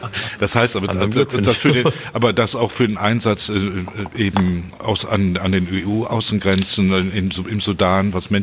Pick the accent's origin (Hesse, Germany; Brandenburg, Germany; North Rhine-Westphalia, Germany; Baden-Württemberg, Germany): North Rhine-Westphalia, Germany; Cologne; also born or lived in Bonn; Ich bin Südstädter, also ich bin Kölner.